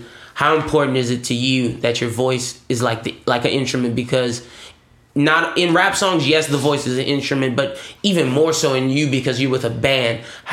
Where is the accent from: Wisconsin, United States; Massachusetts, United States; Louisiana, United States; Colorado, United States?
Louisiana, United States; We're from Louisiana. What do you guys prefer, crawfish or boudin?